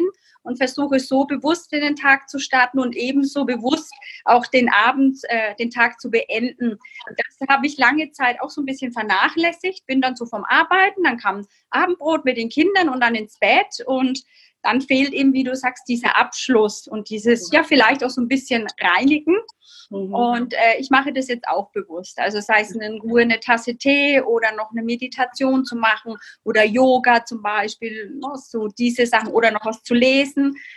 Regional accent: Bamberg, Bavaria, Germany; Ich komme aus Bamberg

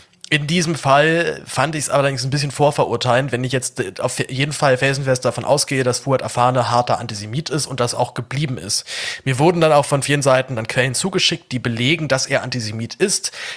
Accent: Germany; als Deutscher

